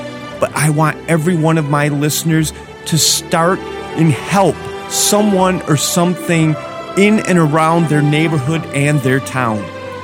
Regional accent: Michigan, United States; Donald Trump was in my home state of Michigan in Battle Creek

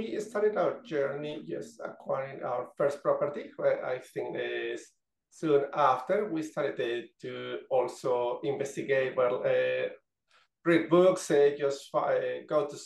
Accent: Mexico City, Mexico; Because obviously growing up in Mexico City, it is just working long hours and so on.

